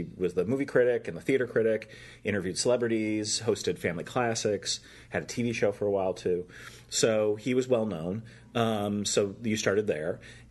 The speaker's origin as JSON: {"language": "English", "town": "Kenilworth", "region": "Illinois", "country": "United States", "tie": "born or raised there", "said": "And like, oh, no, I'm in the suburbs. Oh, like where in the suburbs? And you're like, oh, like North Shore. You go. Kenilworth is like the last thing you want to say. Because when we were growing up there"}